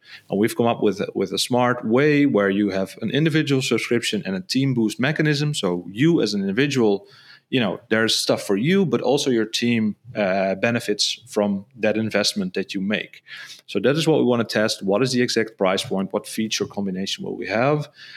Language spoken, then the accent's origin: English; Friesland, Netherlands; I'm from the Netherlands and I'm from the northern part of the Netherlands, which is called Friesland.